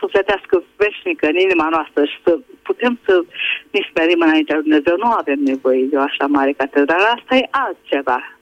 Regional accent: Budapest, Hungary; sunt din Budapesta.

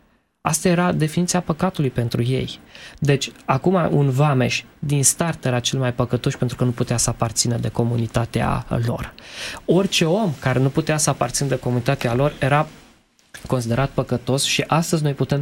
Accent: Transylvania, Romania; Eu sunt din Ardeal

